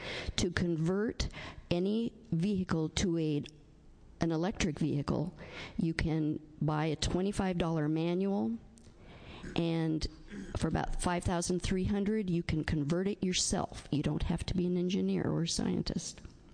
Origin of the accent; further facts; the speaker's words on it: Forest Grove, Oregon, United States; I'm from Forest Grove.